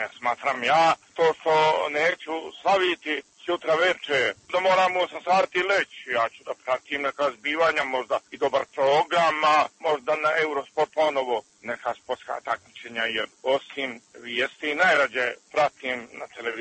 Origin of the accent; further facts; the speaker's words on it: Montenegro; iz Crne Gore ne slavim novu godinu po gregorijarskom kalendaru